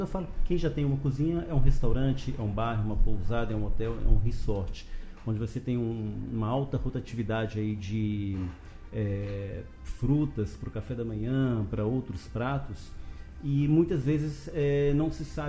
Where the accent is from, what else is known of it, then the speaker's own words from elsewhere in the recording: Belo Horizonte, Minas Gerais, Brazil; also born or lived in São Paulo; eu sou mineiro, sou de Belo Horizonte, eu só fui descobrir a geleia de cacau quando eu vim para a Bahia.